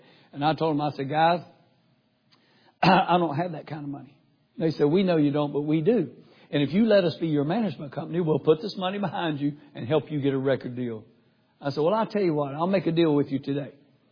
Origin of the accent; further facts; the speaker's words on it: North Carolina, United States; also born or lived in Raleigh; And once I was playing the clubs there in my hometown and was starting to pack all the clubs, things were going good. Then I moved to Raleigh, North Carolina, the big city.